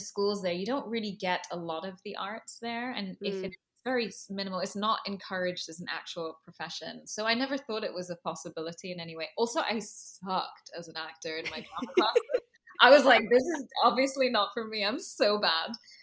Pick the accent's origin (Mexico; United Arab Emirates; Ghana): United Arab Emirates; Dubai; also born or lived in United Kingdom; now in New York, United States; Well, I was in LA. I grew up in Dubai. I went to London, went back to Dubai.